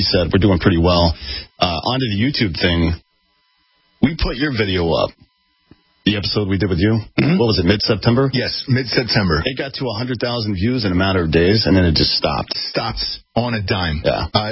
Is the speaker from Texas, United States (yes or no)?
no; Atlanta, Georgia, United States; I can say that because I'm from Atlanta.